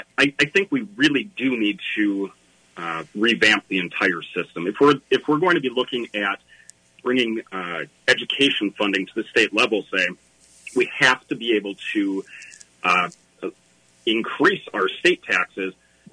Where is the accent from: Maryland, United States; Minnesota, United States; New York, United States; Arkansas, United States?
Minnesota, United States; Apple Valley; I was born in Burnsville, actually, and grew up in Apple Valley. My wife and I decided to settle back to Burnsville in 2011.